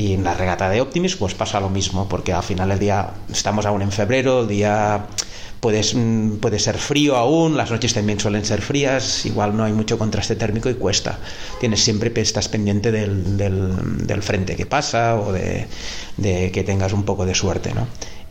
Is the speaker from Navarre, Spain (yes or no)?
no; Palamós, Catalonia, Spain; Palamós, porque yo soy de Palamós